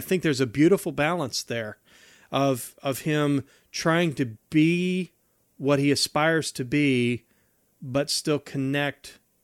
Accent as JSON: {"language": "English", "region": "West Virginia", "country": "United States", "said": "I'm originally from West Virginia, where, you know, immediately when I would go somewhere, I mean, people would check to see if I was wearing shoes, and I'm a hillbilly"}